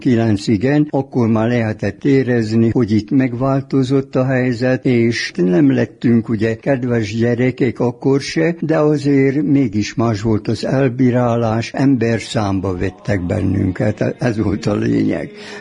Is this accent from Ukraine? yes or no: no; Galambok, Zala, Hungary; born there; Galambok volt a szülőfalum, a Zalakaros mellett van, a fürdő mellett.